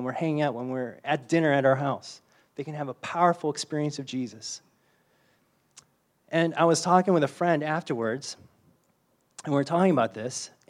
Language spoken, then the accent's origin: English; Wisconsin, United States; Like, I'm from Wisconsin, but you might think I know something about agriculture.